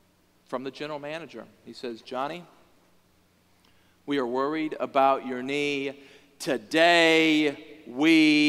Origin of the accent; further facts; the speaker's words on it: Texas, United States; Now, growing up in Texas, I was thinking NFL, not CFL.